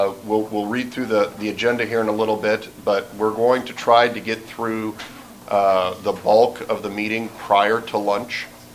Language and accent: English; Lincoln, Nebraska, United States; I represent the interests of the National Federation of the Blind of Nebraska, and I'm from Lincoln, Nebraska.